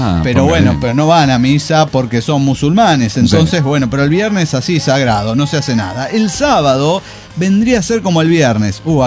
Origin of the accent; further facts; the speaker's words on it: Puebla, Mexico; de Puebla, México.